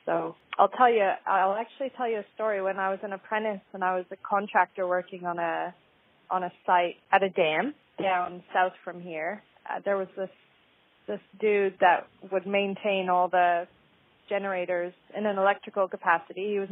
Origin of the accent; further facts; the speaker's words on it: Fort McMurray, Alberta, Canada; I'm from Fort McMurray in Alberta in Canada, and that's a real mining town. It's an oil town. And when I was a teenager, Fort McMurray was a real boom town